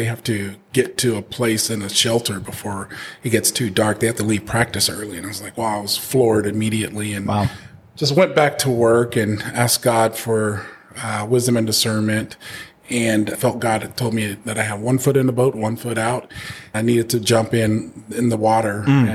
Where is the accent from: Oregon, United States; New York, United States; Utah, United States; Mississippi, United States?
Oregon, United States; Portland; And so I grew up in Portland, and I grew up without my father.